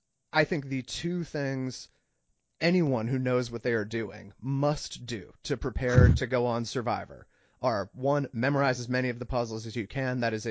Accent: Maine, United States; But as you know, Dom, I grew up in Maine. I grew up with a wood stove.

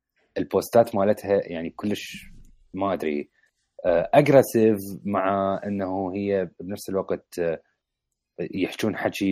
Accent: Jordan; يعني عندنا بالاردن هسه تبديل الباتري نزل فشي صار تقريبا 35 دينار

